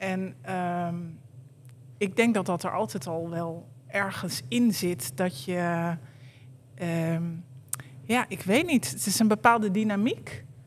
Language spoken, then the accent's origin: Dutch; Hilversum, North Holland, Netherlands; En toen ben ik bij kazerne Hilversum geweest, waar ik opgroeide.